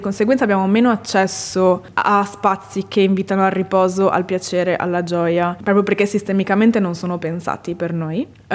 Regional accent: Veneto, Italy; also born or lived in United States; con i miei genitori, quando ero piccola, ci siamo trasferiti negli Stati Uniti per un periodo e poi siamo ritornati di fatto in Italia. Io ho passato i miei anni, fino ai 18 anni, ho vissuto nella provincia di Venezia.

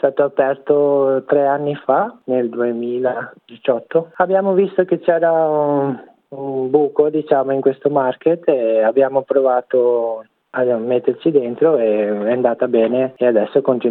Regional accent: Conegliano, Veneto, Italy; now in Melbourne, Australia; Sono originario di Conegliano, vicino a Venezia.

